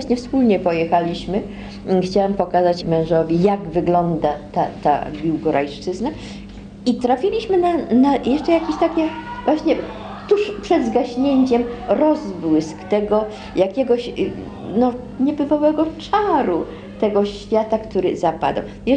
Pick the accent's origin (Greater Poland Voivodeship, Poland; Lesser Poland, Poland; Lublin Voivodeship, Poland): Lublin Voivodeship, Poland; Spędziłam dzieciństwo w lasach biłgorajskich, w tamtych okolicach, w tych wioseczkach jakichś takich piaszczystych, gdzie wszyscy żyli w zupełnie innym jak gdyby wymiarze.